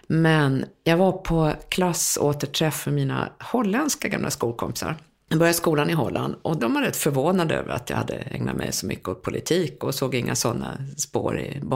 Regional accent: Sweden; born there; first language Swedish; jag är född i Sverige och svenska som modersmål och allting.

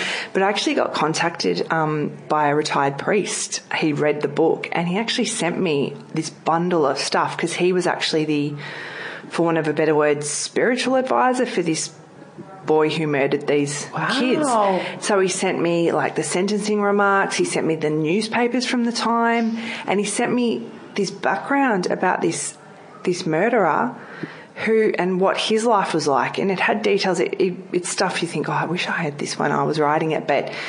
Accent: Ringwood, Victoria, Australia; Like I grew up in Ringwood.

